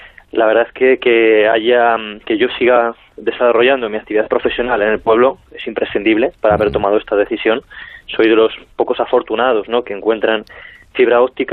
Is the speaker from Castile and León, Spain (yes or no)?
yes; Aranda de Duero, Castile and León, Spain; Soy de Aranda de Duero, tengo aquí la familia, pero mis abuelos maternos proceden de este pueblo.